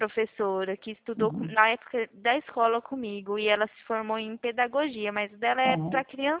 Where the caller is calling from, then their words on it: Presidente Prudente, São Paulo, Brazil; eu fico no interior de São Paulo. Presidente